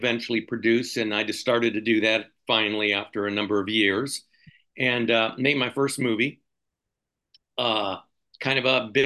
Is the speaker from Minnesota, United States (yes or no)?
no; Chicago, Illinois, United States; I am originally from Chicago, so Midwestern born and bred